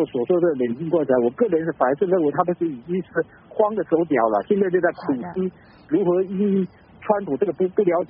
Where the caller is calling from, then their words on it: Taipei, Taiwan; 首先观察我们台湾这边一些比较亲中甚至比较亲统的